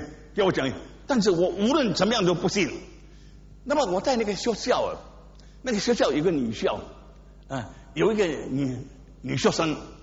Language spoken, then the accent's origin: Chinese; Singapore; 因为我新加坡人